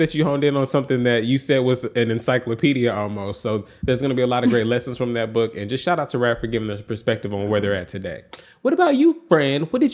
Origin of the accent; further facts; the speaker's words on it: United Kingdom; Growing up in Yoruba, in the UK